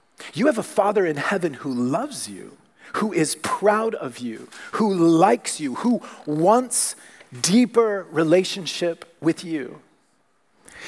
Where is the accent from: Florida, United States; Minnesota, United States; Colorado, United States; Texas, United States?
Texas, United States; born there; But when I was apparently 2 years old, living in Texas, I was born in Texas, so I was at a lake in Texas